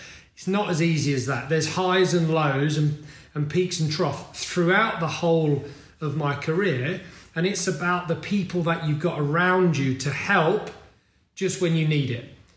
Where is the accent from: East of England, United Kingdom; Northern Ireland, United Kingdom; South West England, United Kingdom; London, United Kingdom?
East of England, United Kingdom; Stevenage; So I grew up in Stevenage in a terraced house, one of a block of, I don't know, 16 houses in a row, wedged together, small three bedroom house.